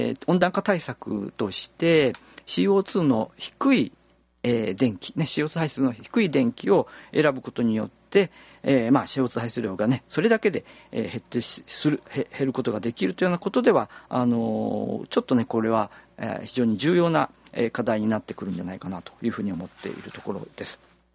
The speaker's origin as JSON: {"language": "Japanese", "region": "Kyoto", "country": "Japan", "tie": "born or raised there", "said": "地元の京都府なんかも、"}